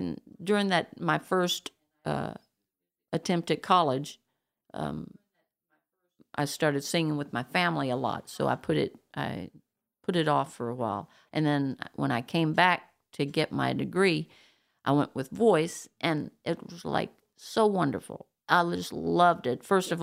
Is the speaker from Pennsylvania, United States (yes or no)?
no; Asheville, North Carolina, United States